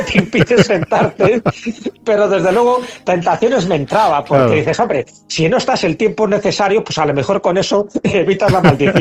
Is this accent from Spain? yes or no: yes; León, Castile and León, Spain; esto es algo muy curioso y que tiene que ver con mi tierra, con León.